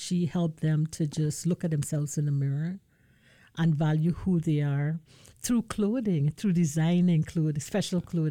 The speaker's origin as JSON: {"language": "English", "country": "Guyana", "said": "I remember years back in my country, I'm from Guyana, South America."}